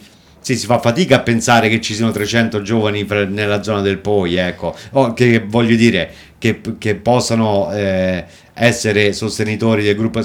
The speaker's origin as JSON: {"language": "Italian", "town": "Agordo", "region": "Veneto", "country": "Italy", "said": "vabbè, io che sono di Agordo, non lo so se posso..."}